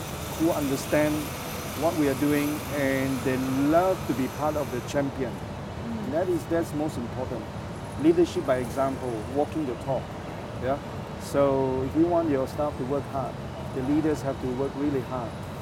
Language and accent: English; Penang, Malaysia; partly because I come from Penang, we are very good, we're very tight with our money.